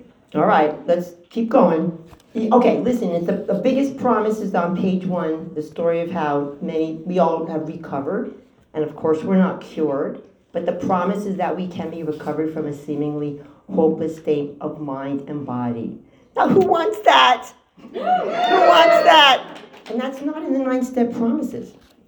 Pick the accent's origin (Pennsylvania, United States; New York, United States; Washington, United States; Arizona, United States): New York, United States; Mamaroneck; I'm from Mamaroneck, New York.